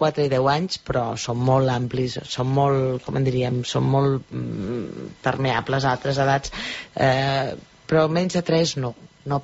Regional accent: Granollers, Catalonia, Spain; Soc filla d'allà, sí. Vaig néixer a la Fonda, sí, sí.

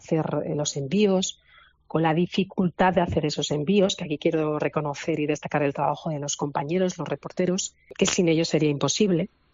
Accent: Albacete, Castilla-La Mancha, Spain; Y feliz por el vínculo con Albacete, mi tierra, de la que me siento muy orgullosa y de la que presumo cada vez que puedo

